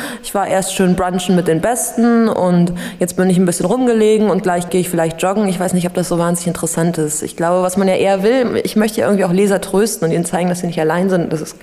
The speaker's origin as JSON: {"language": "German", "region": "Bavaria", "country": "Germany", "tie": "born or raised there", "said": "wenn ich jetzt so meine Jugend in Bayern schreiben würde, wäre es ein anderer Blick auf mich"}